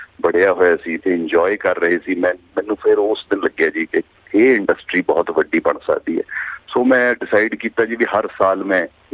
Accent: Punjab, India; also born or lived in Uttar Pradesh; now in Mumbai, India; ਮੈਂ ਪੜ੍ਹਦਾ ਸੀ ਪੰਜਾਬ ਦੇ ਵਿੱਚ, ਮੈਂ ਜੰਮਿਆ ਸੀ UP 'ਚ, ਅਤੇ ਮੈਂ ਆਪਣੀ ਸਕੂਲਿੰਗ ਅਤੇ ਕਾਲਜ ਸਾਰਾ ਕੁਛ ਜਿਹੜਾ ਹੈਗਾ ਜੀ ਪੰਜਾਬ ਤੋਂ ਕੀਤਾ, ਪਟਿਆਲੇ ਤੋਂ, ਚੰਡੀਗੜ੍ਹ ਤੋਂ, ਨਾਭੇ ਤੋਂ

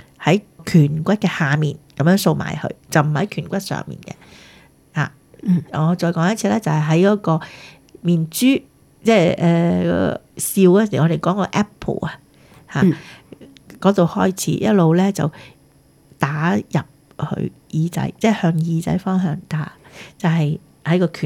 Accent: China; 尤其是我哋中国人啦，有好多咧面型咧系比较圆嘅

